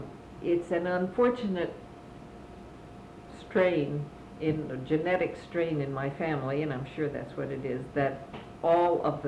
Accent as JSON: {"language": "English", "town": "New York City", "region": "New York", "country": "United States", "tie": "born there", "said": "my sister was born in New York City, and then I was born in New York City"}